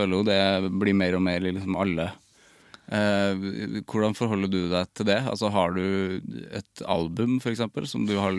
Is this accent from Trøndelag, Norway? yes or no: yes; Namsos, Trøndelag, Norway; I Namsos, der jeg kommer fra.